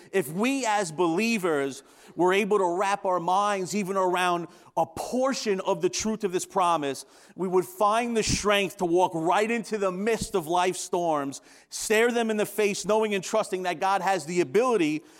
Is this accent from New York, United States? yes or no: yes; New York, United States; As you could tell by my accent, I'm not from Western New York. I grew up in a small town of 55,000 people on Long Island.